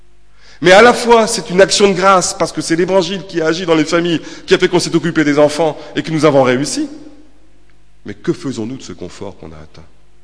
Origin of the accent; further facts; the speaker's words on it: Lille, Hauts-de-France, France; J'ai grandi à Fives, un quartier hyper populaire, un quartier d'ouvriers. C'est le quartier de mon enfance, de ma jeunesse, etc.